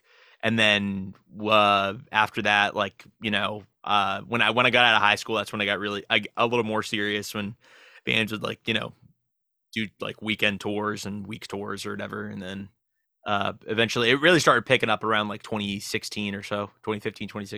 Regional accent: Florida, United States; also born or lived in Baltimore; So I'm actually not from Florida. I'm from Baltimore. Yeah. I moved here when I was real young though. So, I mean, you could say that I'm from Florida. Yeah, I just, you know, we moved to like right outside of Fort Lauderdale

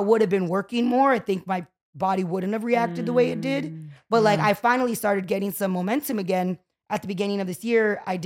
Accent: Montebello, California, United States; I grew up in Montebello.

